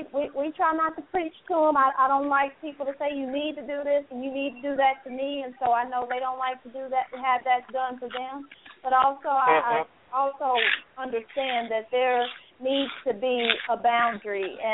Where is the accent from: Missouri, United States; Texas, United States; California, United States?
Missouri, United States; Kansas City; I'm from the Shelby State. Yeah, Missouri in the house. KC in the house, straight out of KC.